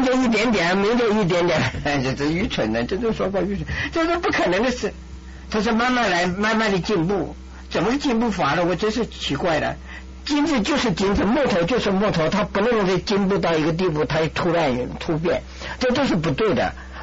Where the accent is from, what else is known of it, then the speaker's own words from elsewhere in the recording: China; 我不是羞辱我们中国，我是中国人。